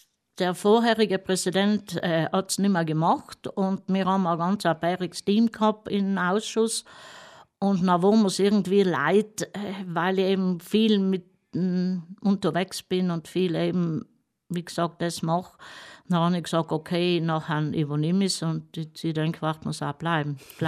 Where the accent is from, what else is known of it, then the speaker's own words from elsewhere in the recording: South Tyrol, Italy; Wir sind im Grunde genommen sind wir Italiener, von Staat her, aber wir fühlen uns als Südtiroler.